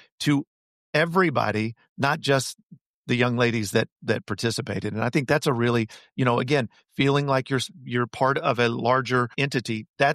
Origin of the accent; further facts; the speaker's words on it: Tennessee, United States; I mean, we're from Middle Tennessee. We've luckily come back home, but we've been in a lot of places.